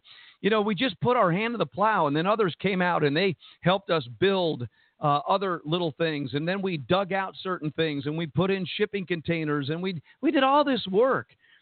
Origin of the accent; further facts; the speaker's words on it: Jersey City, New Jersey, United States; born there; also born or lived in San Diego; Now, you got to remember, I was born in Jersey City, New Jersey. I mean, we don't know how to farm.